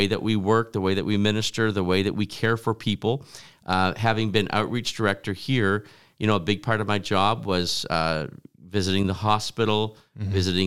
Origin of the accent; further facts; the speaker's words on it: New Brunswick, Canada; Of course, growing up in New Brunswick, it's easy to receive a call to missionary work.